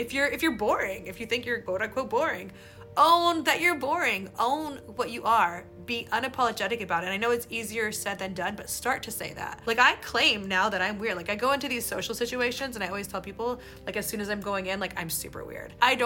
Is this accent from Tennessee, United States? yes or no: yes; Tennessee, United States; You know, I grew up in the South in Tennessee around people who did not look like me.